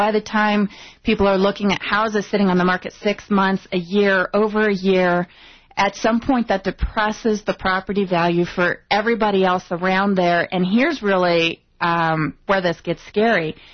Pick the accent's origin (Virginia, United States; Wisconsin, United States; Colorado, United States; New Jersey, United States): Colorado, United States; Aurora; you know, I come from Aurora